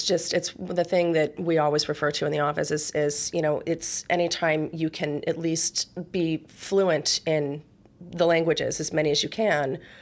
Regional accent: Indianapolis, Indiana, United States; I was actually born in Indianapolis. I grew up here, but I've been here since I was 12.

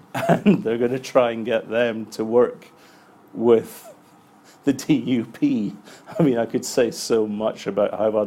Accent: Scotland, United Kingdom; accent: Scottish; you can tell by my accent that I'm a Scot

